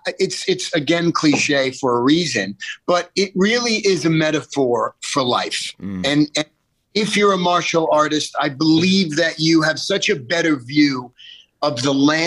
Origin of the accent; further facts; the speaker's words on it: United States; I'm American. I love America. And we live in the greatest country on the planet.